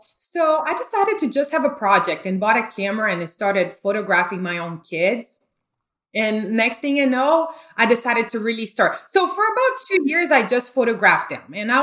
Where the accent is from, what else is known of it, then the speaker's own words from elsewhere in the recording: Brazil; moved away as an adult; now in United States; I'm from Brazil, so I moved to the US and had to, you know, just jump in jobs to make money and then decided to go to college.